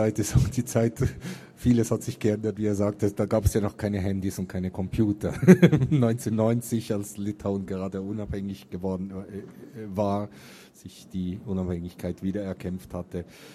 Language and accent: German; Switzerland; ich komme aus der Schweiz ursprünglich